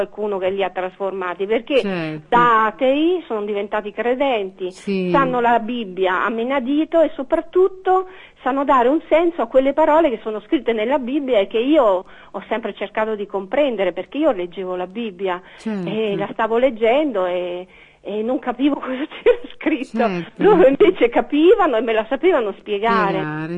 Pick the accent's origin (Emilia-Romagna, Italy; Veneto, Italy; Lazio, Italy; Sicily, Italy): Veneto, Italy; forse si sente che io sono veneta e invece Sandro è romano.